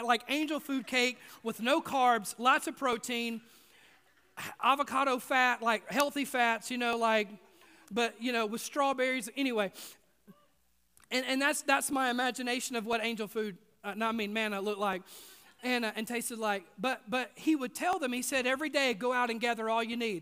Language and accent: English; the South, United States; That's what's called growing up in the South.